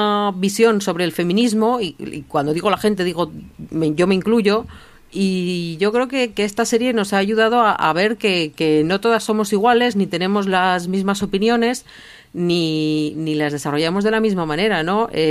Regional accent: Basque Country, Spain; yo como vasca

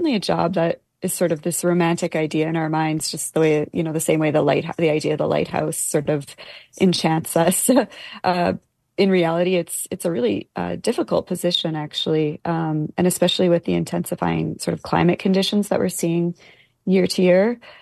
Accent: Alberta, Canada; Yeah, so I grew up in the Peace River country of northern Alberta, and I'd always known about wildfire towers, and living in a rural community in northern Alberta

